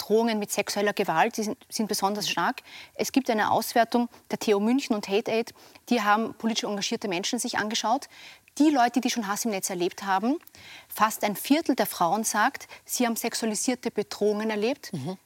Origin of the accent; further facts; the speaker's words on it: Austria; wir erleben in Deutschland, in Österreich, wo ich herkomme, ja Femizide.